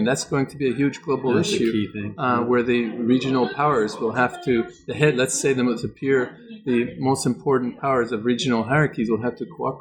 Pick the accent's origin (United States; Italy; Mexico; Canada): Canada; I'm from Canada